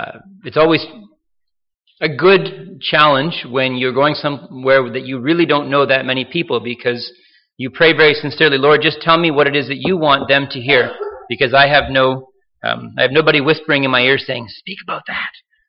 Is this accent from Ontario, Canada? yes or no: yes; Toronto, Ontario, Canada; growing up in Toronto